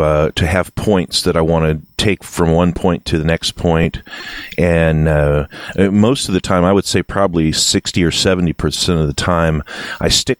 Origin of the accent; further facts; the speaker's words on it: Midwest, United States; accent: vague Midwestern Appalachian out west accent; enough of a sort of a vague Midwestern Appalachian out west accent, enough to where nobody really, it's not going to be obvious where my accent is coming from.